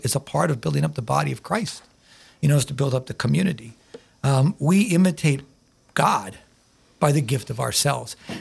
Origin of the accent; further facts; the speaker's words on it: Ipswich, South Dakota, United States; But I grew up in Holy Cross Parish in Ipswich.